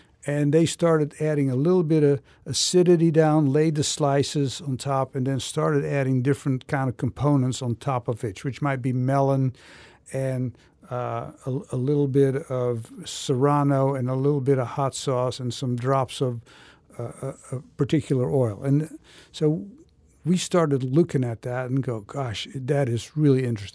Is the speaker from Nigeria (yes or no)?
no; Netherlands; saying just because I'm from Holland doesn't mean I can't cook French food.